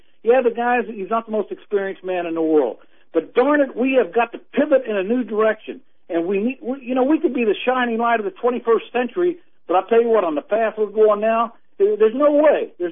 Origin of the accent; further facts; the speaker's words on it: United States; Yeah, you know, I'm an American. I love my country, you know, but I'm ashamed that we're not moving forward properly